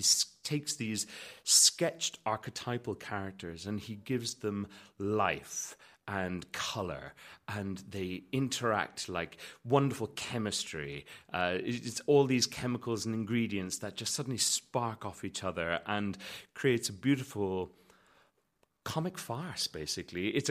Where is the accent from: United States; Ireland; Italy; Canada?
Ireland; Connacht; I'm a baritone from Connemara